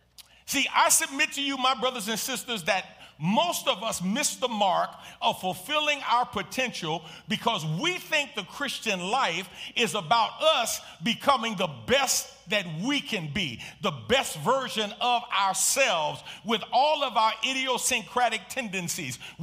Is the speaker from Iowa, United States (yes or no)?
no; New York City, New York, United States; Now, I grew up in New York City, but I grew up in the Jacob Riis Housing Projects, 465 East 10th Street, apartment 13H, 10009, right? Right off of FDR Drive.